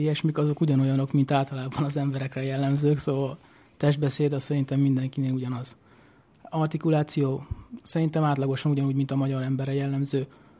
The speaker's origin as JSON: {"language": "Hungarian", "region": "Zakarpattia Oblast", "country": "Ukraine", "first_language": "Hungarian", "lives_now": "Hungary", "said": "Szerettem volna az anyanyelven tanulni, ezért gondoltam, hogy Magyarország az pont megfelel, mivel magyar anyanyelvű vagyok. Igazából Beregszászban is van egy magyar nyelvű főiskola, de ott nem volt számomra megfelelő szak."}